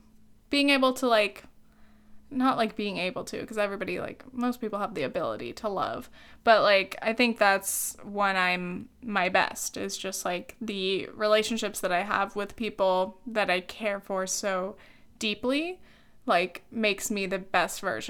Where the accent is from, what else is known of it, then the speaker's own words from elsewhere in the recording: California, United States; I grew up in South Orange County. It is a very high cost of living location.